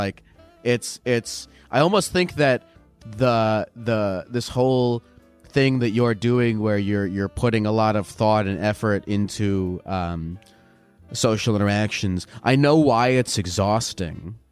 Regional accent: Maryland, United States; Yeah, I'm from Maryland.

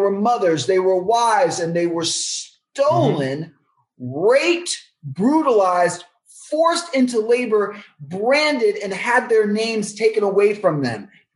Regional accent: Texas, United States; my partner who happens to be white from Connecticut and I'm Black from Texas

